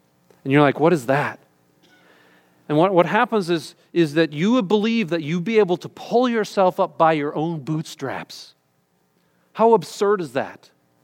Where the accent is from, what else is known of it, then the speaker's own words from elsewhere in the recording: Detroit, Michigan, United States; I grew up in Detroit in the auto industry